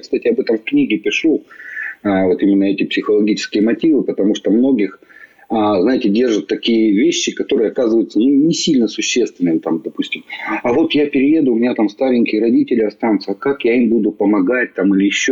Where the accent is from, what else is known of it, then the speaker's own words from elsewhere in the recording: Sverdlovsk Oblast, Russia; тем более сам родом со Свердловской области.